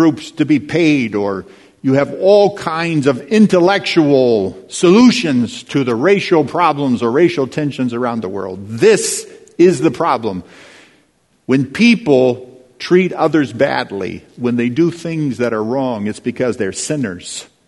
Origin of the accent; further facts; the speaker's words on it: California, United States; So I'm from the San Joaquin Valley in California. It's 200 miles wide, 450 miles long.